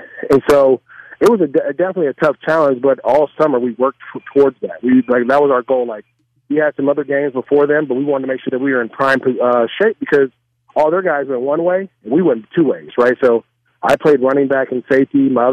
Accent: Antioch, California, United States; And it's crazy because so many people that I grew up with in Antioch or in the Bay Area, they work for the Raiders.

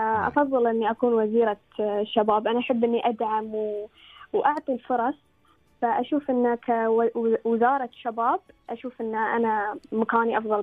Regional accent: Abu Dhabi, United Arab Emirates; مثل نحن عندنا في أبوظبي

